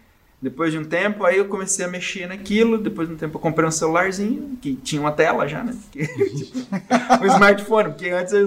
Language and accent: Portuguese; Jauru, Mato Grosso, Brazil; now in Joinville, Brazil; eu sou um joinvilense importado. Eu sou de Jauru, Mato Grosso.